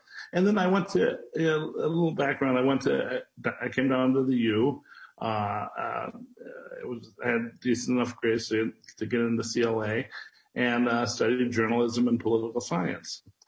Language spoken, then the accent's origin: English; Duluth, Minnesota, United States; we grew up in Duluth. We moved there when I was 5 years old. She was 7 years old. Our parents divorced. We ended up with our grandparents, growing up in Duluth.